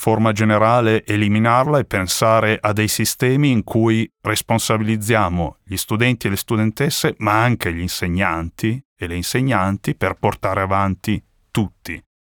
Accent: Milan, Lombardy, Italy; da una famiglia di migranti, perché di questo si tratta, con un titolo di studio basso, ho avuto l'opportunità, crescendo a Milano, di arrivare a Bocconi

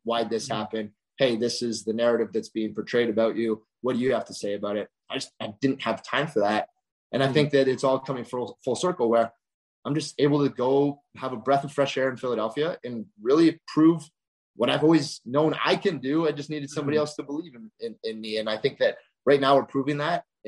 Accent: Sarnia, Ontario, Canada; And then I was originally, I'm from Sarnia, Ontario.

